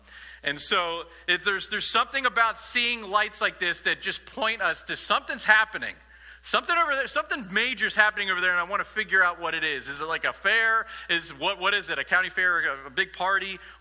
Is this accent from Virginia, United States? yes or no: no; Falston, Maryland, United States; also born or lived in Houston, United States / Louisiana, United States; grew up in Falston, Maryland, but no one has any clue where Falston is. And so I always tell people I grew up in Bel Air. I was born in Texas, Houston, Texas. I lived 2 years in Louisiana